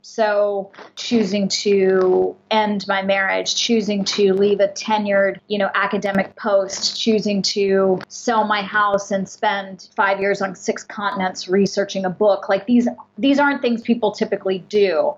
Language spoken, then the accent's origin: English; Germany; now in United States; we immigrated to the United States from Germany, and I'm of Indian origin